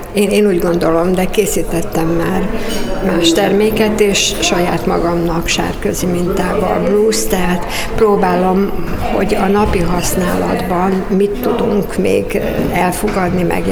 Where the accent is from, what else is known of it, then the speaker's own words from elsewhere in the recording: Hungary; Gyakorlatilag a szülőföldem a Mátra mintakincsét próbáltam